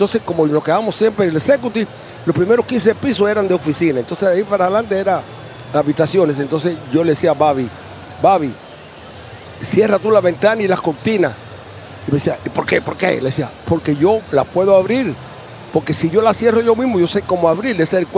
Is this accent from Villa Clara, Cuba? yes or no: no; Havana, Cuba; Porque en mi país, cuando prendan la luz del estadio, el Cerro, Víbora, Luyanó y Santo Suárez se quedan sin luces para darle voltaje al juego de béisbol.